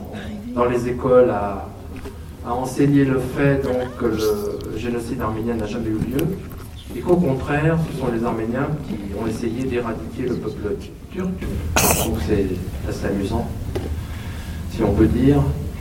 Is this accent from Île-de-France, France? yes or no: yes; Paris, Île-de-France, France; born there; je suis intégré, je suis né à Paris. Donc, j'ai été très intégré à la culture française, mais je dirais qu'au fur et à mesure de vieillir, on ressent les racines qui reviennent.